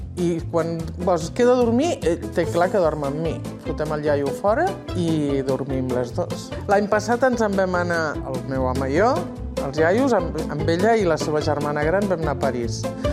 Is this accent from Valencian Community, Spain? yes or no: no; Barcelona, Catalonia, Spain; also born or lived in Reus; now in Castellvell del Camp, Spain; Jo sóc de Barcelona. Llavors vam venir a viure a Reus fa més de 40 anys i vam viure a Reus, doncs, potser 32 o 33 anys. I ara, doncs, fa 8 anys que vivim a Castellvell.